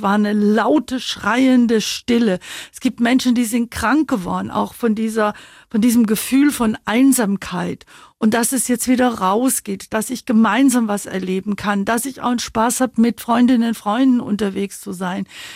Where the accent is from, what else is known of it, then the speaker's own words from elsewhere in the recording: Babenhausen, Bavaria, Germany; now in Augsburg, Germany; Augsburg ist Heimat. Und schön. Babenhausen war meine Heimat.